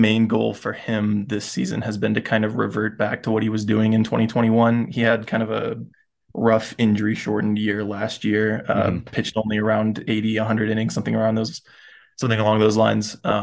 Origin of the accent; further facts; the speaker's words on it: Florida, United States; I grew up in Florida, so closest team was the Rays. I'm a Rays fan.